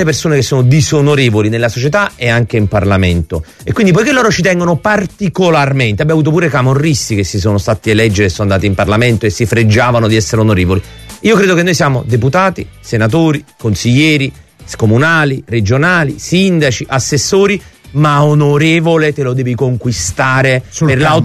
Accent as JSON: {"language": "Italian", "town": "Naples", "region": "Campania", "country": "Italy", "said": "per il mio paese che è l'Italia e per la mia terra che è Napoli, la regione Campania e il sud."}